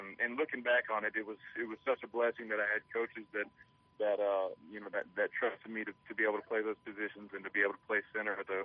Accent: Bushland, Texas, United States; I'm from Bushland, Texas. I went to a high school where I graduated with 82 people.

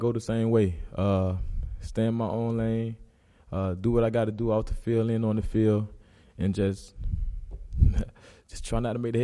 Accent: Polk, Florida, United States; Well, y'all know I'm from Polk, Florida, near West Palm Beach.

